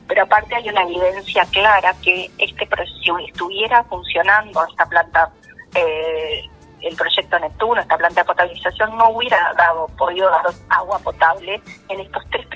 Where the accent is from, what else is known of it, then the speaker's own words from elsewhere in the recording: Uruguay; Tiene que ver con lo que como ciudadanos uruguayos votamos en el año 2004